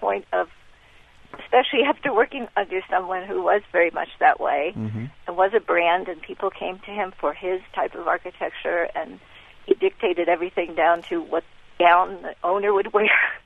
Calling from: Manchester, Massachusetts, United States; Hi. I'm actually calling from Manchester, Mass.

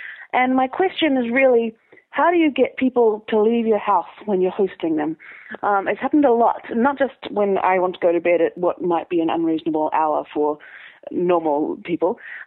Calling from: Christchurch, Canterbury, New Zealand; I'm calling from Christchurch.

